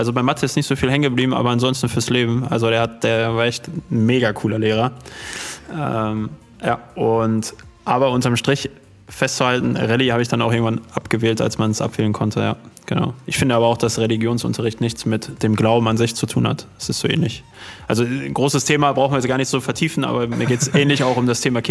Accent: Dortmund, North Rhine-Westphalia, Germany; wir kommen ja aus Dortmund

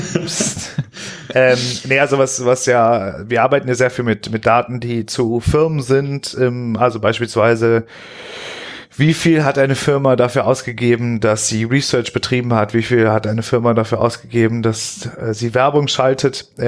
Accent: Austria; wie es bei uns in Österreich ist

